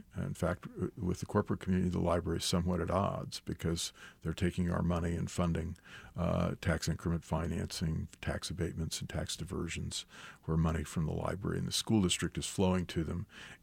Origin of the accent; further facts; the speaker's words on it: Missouri, United States; I like to say I'm a completely uncured Missouri ham.